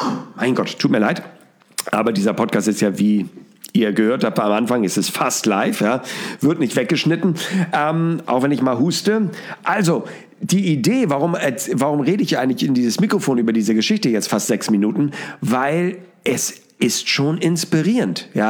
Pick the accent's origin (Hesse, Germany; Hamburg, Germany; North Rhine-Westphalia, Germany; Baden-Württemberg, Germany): Hamburg, Germany; aus meiner Sicht als Hamburger.